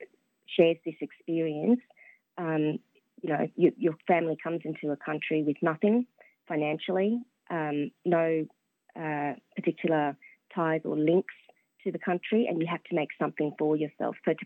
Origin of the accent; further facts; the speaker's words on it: Brisbane, Queensland, Australia; also born or lived in Indonesia; I grew up in Dara in Brisbane, which is an area which is maybe made more known by Trent Dalton's book, Boy Swallows Universe. But I went to primary school where about 50% of students were Vietnamese refugees or migrants.